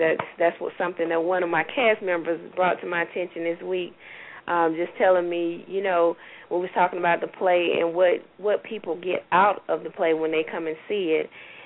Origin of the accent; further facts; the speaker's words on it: Tuskegee, Alabama, United States; we set up one in Tuskegee, Alabama, which is my hometown.